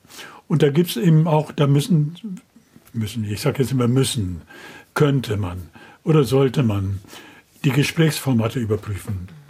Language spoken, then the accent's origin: German; West Germany, Germany; als Wessi ankommt